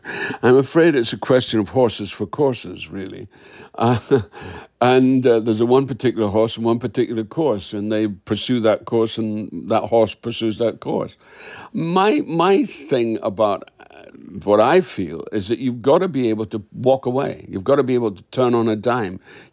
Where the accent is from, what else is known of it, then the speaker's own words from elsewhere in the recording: Scotland, United Kingdom; I'm a Scot, so English films didn't mean anything to me.